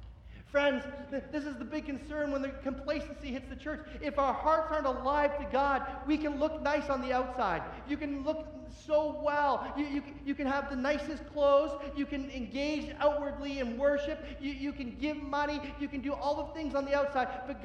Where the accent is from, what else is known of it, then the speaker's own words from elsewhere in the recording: Oshawa, Ontario, Canada; we grew up in Oshawa